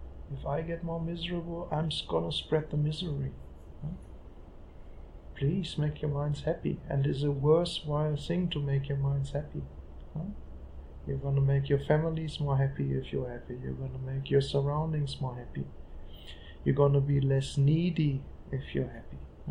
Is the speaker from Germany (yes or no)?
yes; Germany; I'm coming from Germany.